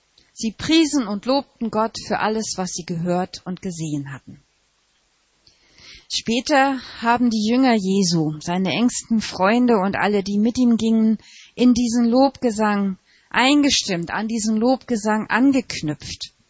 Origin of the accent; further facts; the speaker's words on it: Hamburg, Germany; Ich als Hamburgerin denke zum Beispiel an St. Nikolai.